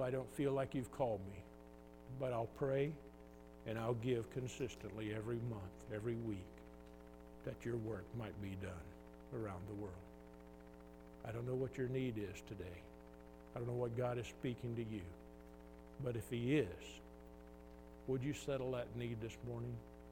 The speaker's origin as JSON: {"language": "English", "town": "Sherman", "region": "Texas", "country": "United States", "tie": "born or raised there", "said": "I remember sitting in church as a young person growing up in Sherman, Texas"}